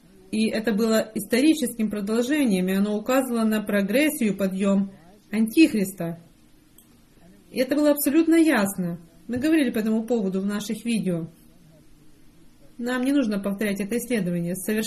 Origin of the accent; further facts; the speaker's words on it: Germany; Russian is a second language; потому что я немец.